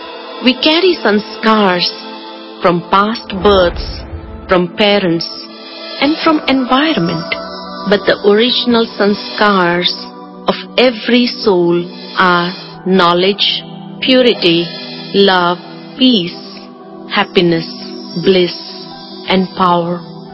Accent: India; I'm a female. I'm an Indian. I'm a Hindu. I'm an engineer. I'm a mother.

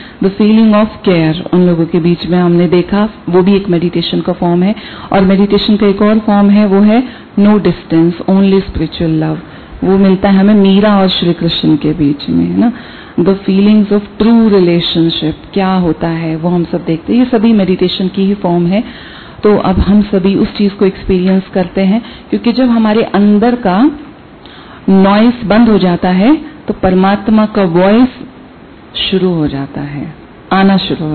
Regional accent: Haryana, India; now in Delhi, India; तो वैसे तो मैं भी दिल्ली रहती हूँ पिछले 15 साल से, लेकिन हम सभी वहीं से हैं. तो हरियाणा छा गया है.

